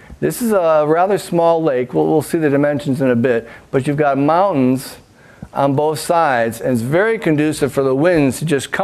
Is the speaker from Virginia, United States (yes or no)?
no; Chicago, Illinois, United States; Okay, now, I grew up in Chicago. So my perception of farming wasn't that good even in Illinois.